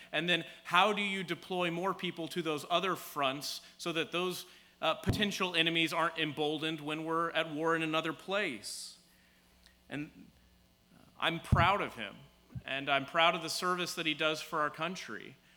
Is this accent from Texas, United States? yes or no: yes; Dallas, Texas, United States; We're from Dallas area, and my parents still live there, and my younger brother does.